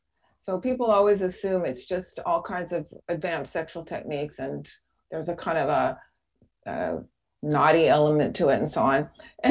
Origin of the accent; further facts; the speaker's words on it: Seattle, Washington, United States; I was a neighbor of yours. I was in Seattle. And As soon as I was old enough, I moved to the sun because I couldn't take that rain.